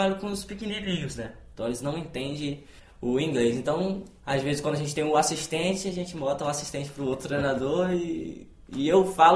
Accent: Cabo Frio, Rio de Janeiro, Brazil; now in China; Sou do Rio

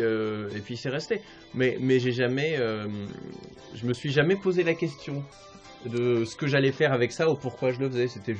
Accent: France; j'ai grandi en France, musicien professionnel

